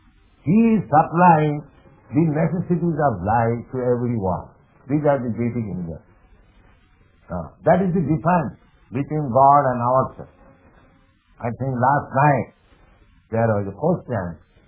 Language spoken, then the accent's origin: English; India; You are thinking more intimate relationship with him, and because I am Indian, he may not think more and in such intimacy, because the body is the connection.